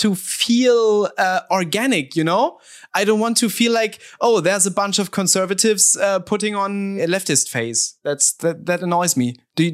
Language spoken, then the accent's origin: English; Germany; I'm from Germany.